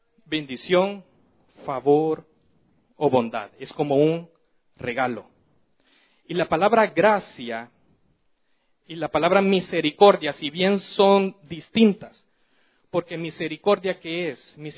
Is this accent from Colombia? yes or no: no; El Salvador; yo soy del Salvador.